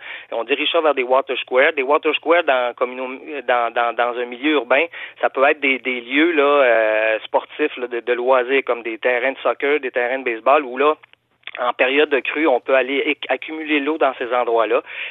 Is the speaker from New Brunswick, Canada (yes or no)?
no; Quebec, Canada; Moi, je viens de Vaudreuil-Soulanges, donc il y a la ville de Rigaud qui est fortement touchée.